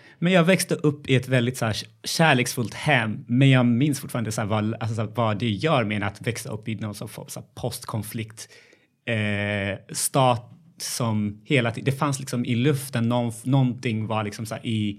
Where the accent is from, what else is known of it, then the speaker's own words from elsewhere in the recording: Ethiopia; moved away; Jag växte upp i postkriget i Etiopien.